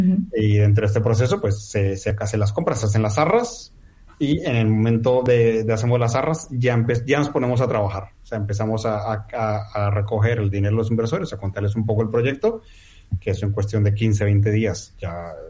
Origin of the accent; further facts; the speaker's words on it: Colombia; moved away; cuando yo llegué, yo soy colombiano, ¿vale? Y yo llegué en el 2019.